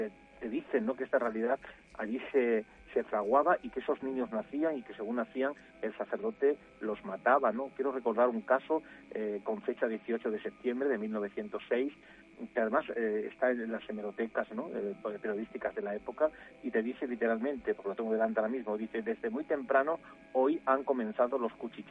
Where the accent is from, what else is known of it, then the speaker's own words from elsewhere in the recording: Extremadura, Spain; yo que soy extremeño, lo he escuchado más de una vez